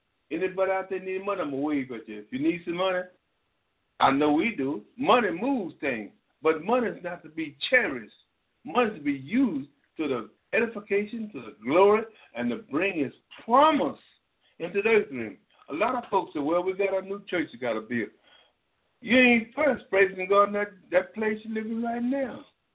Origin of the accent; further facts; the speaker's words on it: Bryan, Texas, United States; Now, in my hometown, Bryan, Texas, I believe when I first met the Lord Jesus Christ on McElroy Street, when I first met him at 9 years old